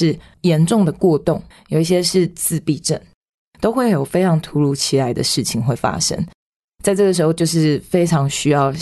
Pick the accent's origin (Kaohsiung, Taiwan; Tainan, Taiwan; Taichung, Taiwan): Kaohsiung, Taiwan; now in New Taipei, Taiwan; 我是高雄人，但是我读淡江大学之后，我就已经到淡水来，住在淡水已经是第七年了。